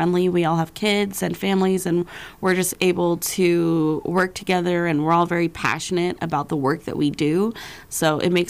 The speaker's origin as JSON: {"language": "English", "town": "Fairbanks", "region": "Alaska", "country": "United States", "tie": "born or raised there", "said": "And when I grew up in Fairbanks, I've lived here for 20 years."}